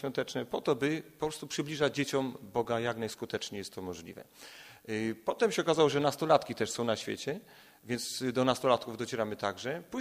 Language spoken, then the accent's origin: Polish; Kraków, Lesser Poland, Poland; moved away as an adult; now in Ustroń, Poland; jestem Krakusem, ale jak będziecie słyszeć, że trochę inaczej godą, to znaczy, że nie jestem Stella. 26 lat już mieszkam w Ustroniu, skąd pochodzi moja żona. W Krakowie poznaliśmy się na studiach